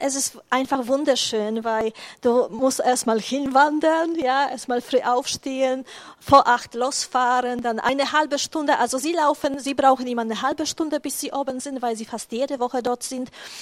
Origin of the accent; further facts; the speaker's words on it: Poland; born there; ich bin in Polen geboren und meine ganze Familie lebt noch dort, also die leibliche Familie, Eltern und Geschwister und Neffen und so weiter. Und ich bin ziemlich oft dort zu Besuch. Und ich selbst wohne in Krakau, eine wunderschöne Stadt.